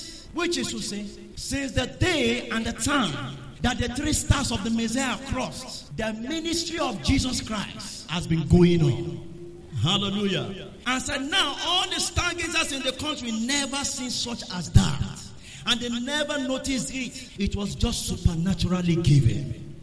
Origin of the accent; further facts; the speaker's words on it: Kentucky, United States; born there; And I was born in Kentucky.